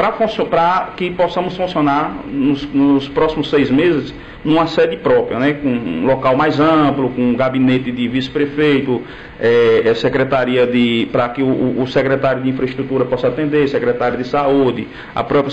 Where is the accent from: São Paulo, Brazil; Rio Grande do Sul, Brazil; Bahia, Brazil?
Bahia, Brazil; Lajes dos Negros; Tenho um olhar especial para a minha região, que é a minha terra, Lajes dos Negros